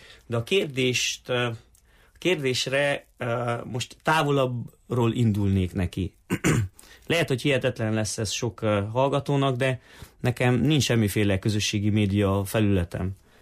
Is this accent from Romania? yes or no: yes; Siklód, Harghita, Romania; gyerekkoromban Siklódon nagyanyámnak a rádiójában végül is a Marosvásárhelyi Rádió szólt.